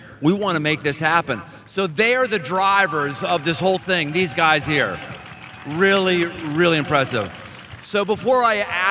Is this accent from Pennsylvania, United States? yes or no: yes; Pittsburgh, Pennsylvania, United States; moved away as an adult; now in Cincinnati, United States; through and through, moved to Cincinnati from Pittsburgh in 1995, end of 95. And Cincinnati is now my hometown.